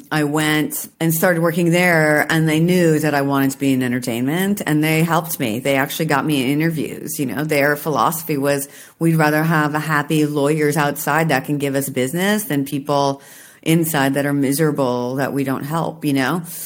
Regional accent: Washington, United States; I'm from Washington State. I went to University of Washington.

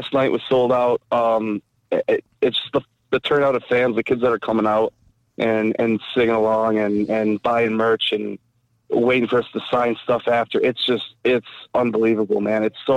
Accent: Mount Clemens, Michigan, United States; Honestly, I grew up in Mount Clemens area, and, I grew up, I got 2 sisters and my mom and dad, and we ran our own business.

